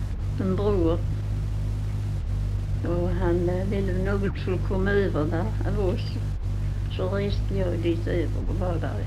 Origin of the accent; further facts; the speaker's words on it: United States; Jag kom ifrån Amerika förstås. Så då hade jag ju varit i söndagsskolan i 10 år.